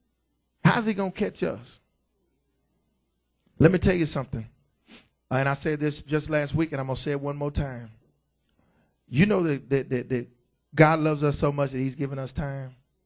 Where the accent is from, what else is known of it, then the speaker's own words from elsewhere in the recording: Roxton, Texas, United States; And I'm from Roxton. I don't know nobody.